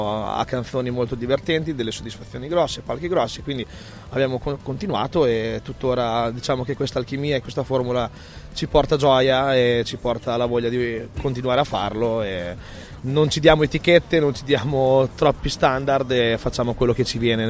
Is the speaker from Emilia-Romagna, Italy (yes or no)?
yes; Emilia-Romagna, Italy; Essendo romagnoli abbiamo a cuore la nostra terra, le radici, le tradizioni